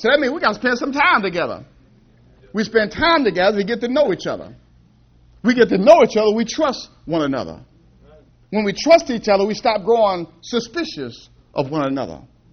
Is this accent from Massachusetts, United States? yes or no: no; Annapolis, Maryland, United States; I'm from Annapolis, so we have the Naval Academy, so you see those guys out there rowing boats and racing each other